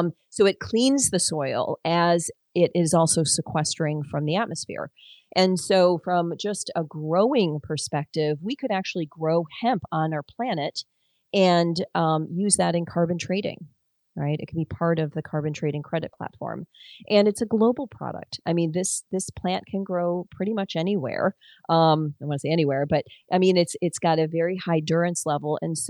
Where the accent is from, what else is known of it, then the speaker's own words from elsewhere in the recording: Detroit, Michigan, United States; It's like I grew up in Detroit, and Detroit, people are proud.